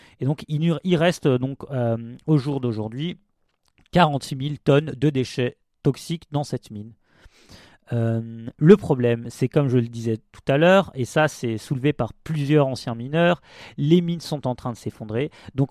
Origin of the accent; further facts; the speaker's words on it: East, France; je viens donc de l'est de la France.